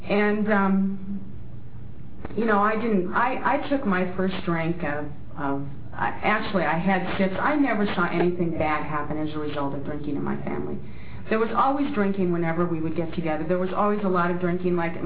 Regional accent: Iowa, United States; I grew up in the Midwest. I'm a Midwestern. I'm actually an Iowa farm girl. And I grew up in a small little town of about 500 people in Iowa.

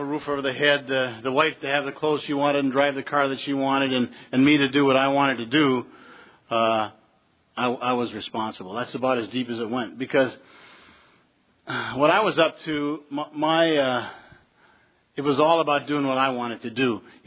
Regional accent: Phoenix, Arizona, United States; I'm from Phoenix, Arizona.

